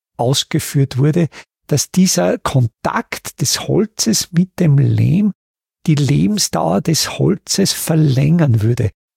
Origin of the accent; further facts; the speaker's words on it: Austria; Wo ich jetzt neugierig bin als Österreicher, ich komme ja aus der Gebirgsregion Österreich